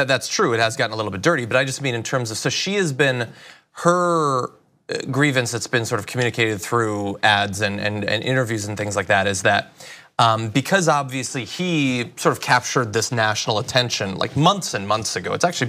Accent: Connecticut, United States; So I'm from Connecticut.

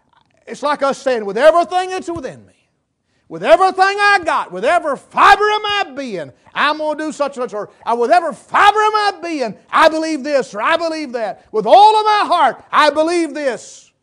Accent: North Carolina, United States; I was raised here in West North Carolina. First I'd ever been, was just, to the beach and back. I had never been nowhere. Never been out of the country. Don't speak but one language

